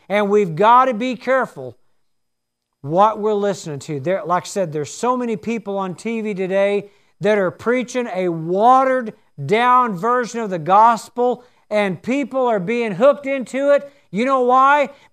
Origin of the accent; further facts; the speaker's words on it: the South, United States; See, I'm a hillbilly. I'm from the South, and I like simple.